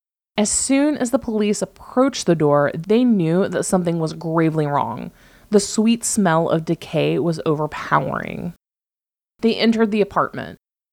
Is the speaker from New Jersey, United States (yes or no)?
no; Nashville, Tennessee, United States; even though I was born and raised in Nashville.